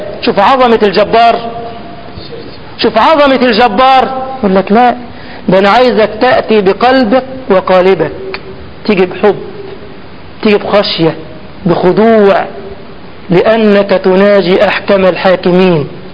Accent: Egypt; عندنا في مصر لما دخلنا القوات المسلحة الجيش

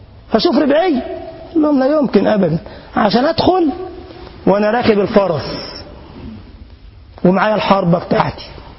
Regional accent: Egypt; now in Germany; أنا جاي منين يا جماعة؟ من مصر. جيت فين هنا؟ ألمانيا

